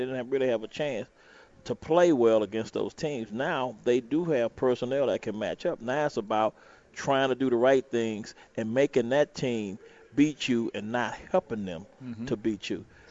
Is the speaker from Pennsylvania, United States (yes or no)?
no; Houston, Texas, United States; I'm from Houston, Texas.